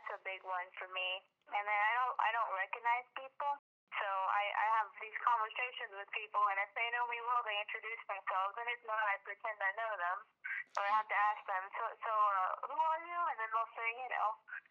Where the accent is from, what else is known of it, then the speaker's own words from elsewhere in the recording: Kansas City, Missouri, United States; I'm from the Kansas City area